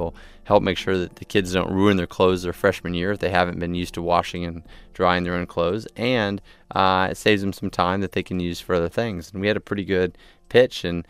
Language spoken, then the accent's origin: English; Texas, United States; Now, growing up in Texas, I'd never seen that.